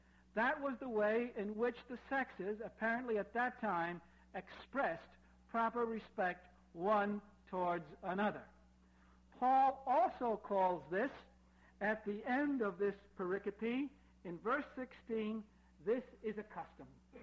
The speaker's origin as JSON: {"language": "English", "town": "Brooklyn", "region": "New York", "country": "United States", "tie": "born or raised there", "said": "I was brought up in Brooklyn, New York, I really thought of growing up that everybody in the world was Jewish"}